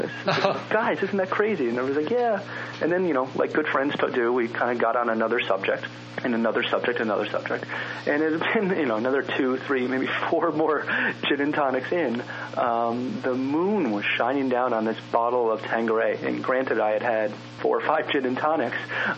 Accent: New York City, New York, United States; I'm from New York City, and as are a bunch of my friends.

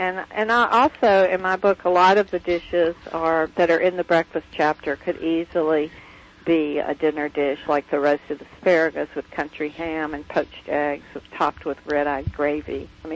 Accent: Jackson, Tennessee, United States; I mean, I grew up in Jackson, Tennessee, and there was a barbecue place, which is also in the book, called Bozo's.

